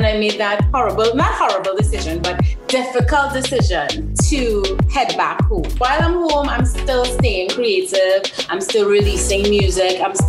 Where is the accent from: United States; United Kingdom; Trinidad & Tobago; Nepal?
Trinidad & Tobago; Well, I am from Trinidad and Tobago.